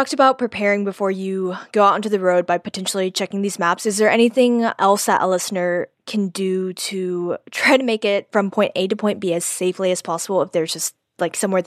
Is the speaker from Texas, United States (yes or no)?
yes; Houston, Texas, United States; I'm from Texas, grew up in Houston